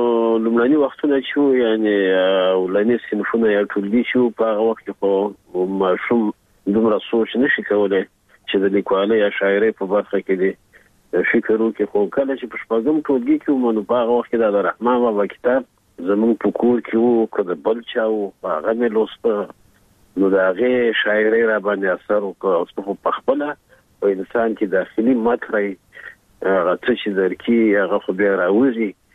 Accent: Kajran, Uruzgan, Afghanistan; زمونږ کور د اروزګان په یو لرې ولسوالۍ کښې و چې کجران نومېدله. بېخي داسې یو ځای و چې یو آسمان به ښکاره کېده

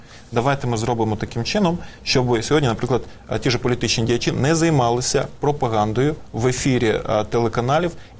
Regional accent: Crimea, Ukraine; Спасибо, я прекрасно, як кримчанин, розуміє російський язик.

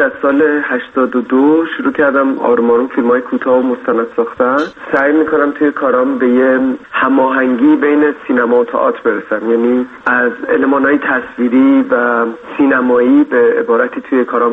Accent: Tehran, Tehran Province, Iran; من در تهران به دنیا آمدم و همونجا هم تحصیل کردم در رشته تئاتر از حوالی سال 1374.

